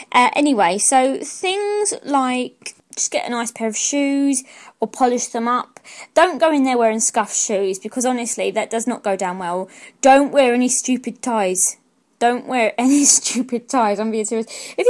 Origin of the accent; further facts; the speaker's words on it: London, United Kingdom; where I live, I'm a Cockney girl